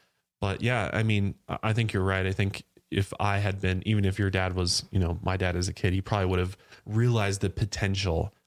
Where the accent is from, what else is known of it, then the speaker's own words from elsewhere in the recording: Las Vegas, Nevada, United States; born there; also born or lived in Colorado / Oklahoma; I was born in Las Vegas and we lived there for a little while. Then we moved to Colorado and then we moved to Oklahoma, and we moved a bunch of times